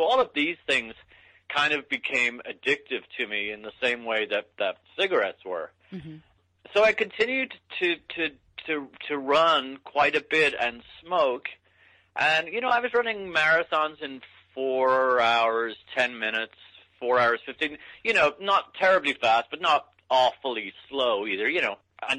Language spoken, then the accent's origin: English; Ireland; moved away as an adult; now in San Francisco, United States; So I had a childhood and adolescence and early adulthood of being sick a lot, but being Irish and young and foolish, I also smoked